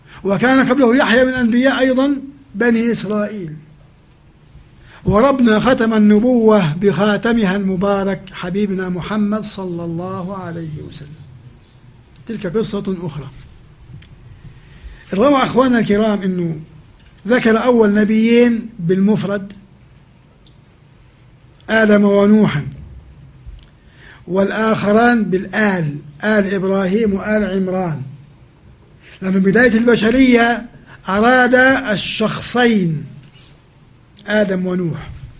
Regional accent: Jordan; اللي عندنا في الأردن في المعطس في الغور

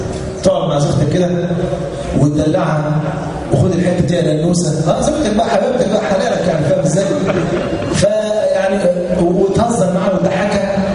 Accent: Egypt; مرة والله دخلت أحد المكتبات عندنا في مصر ولقيت كتاب

